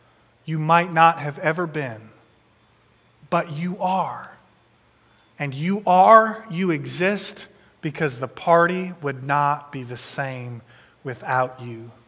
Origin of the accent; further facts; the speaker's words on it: Detroit, Michigan, United States; Growing up in Detroit, we sang, your Ford will let you down, right?